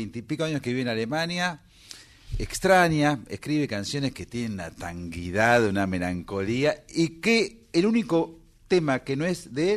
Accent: Florida, Buenos Aires Province, Argentina; Una ciudad industrial, muy de conurbano bonaerense. Sí, yo soy de cerca, ahí de Florida.

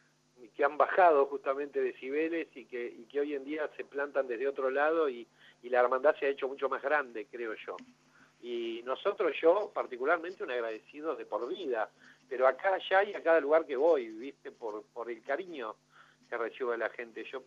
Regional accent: Uruguay; now in Argentina; lo mismo que mi corazón también está a pleno con lo que es mi paisito, con lo que es Uruguay, que me enseñó y me preparó, siempre digo, para vivir lo que me tocaba vivir acá.

